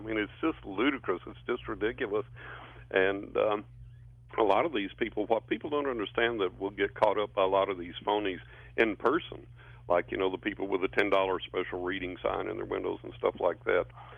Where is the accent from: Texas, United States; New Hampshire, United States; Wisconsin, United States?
Texas, United States; San Angelo; I'm from San Angelo over in West Texas. So we're neighbors there, old neighbors.